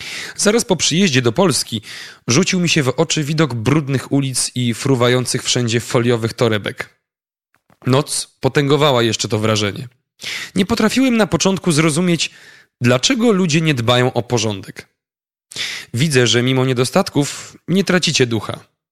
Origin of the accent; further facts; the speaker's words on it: Austria; Polish is a second language; now in Poland; przyjechałem z Austrii, mam 25 lat. To był impuls, że pomyślałem o Polsce.